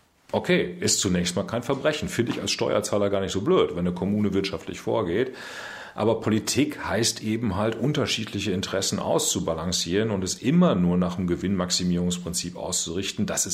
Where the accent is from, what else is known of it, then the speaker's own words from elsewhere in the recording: Münster, North Rhine-Westphalia, Germany; Ich darf demnächst das Presseamt meiner Heimatstadt leiten in Münster, die für mich schönste Stadt in Nordrhein-Westfalen.